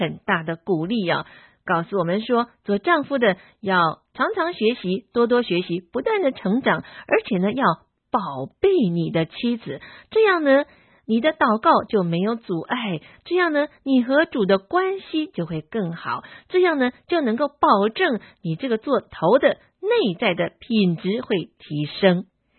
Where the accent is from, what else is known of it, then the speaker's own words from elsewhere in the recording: China; 当然，我知道我们中国人的文化是比较含蓄的